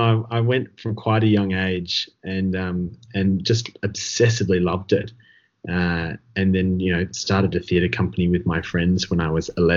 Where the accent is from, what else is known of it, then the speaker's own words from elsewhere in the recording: Sydney, New South Wales, Australia; But yeah, I'm from Sydney. So I grew up in Sydney and then did my university studies at Sydney Uni.